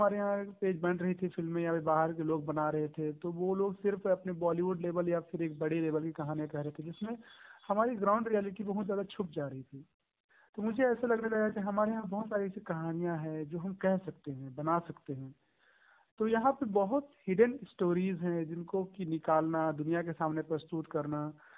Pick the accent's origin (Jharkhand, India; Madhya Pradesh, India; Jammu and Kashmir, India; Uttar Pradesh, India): Jharkhand, India; Jaldega; झारखंड राज्य के सिमडेगा जिला, एक बहुत ही सुदूर आदिवासियों के गांव है, जिलडेगा प्रखंड है, गांव है, तो वहां का रहने वाला हूं।